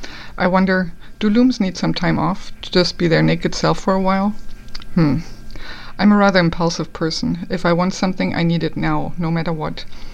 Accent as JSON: {"language": "English", "country": "Germany", "tie": "born or raised there", "said": "I grew up in Germany, where we learned to knit and crochet in school"}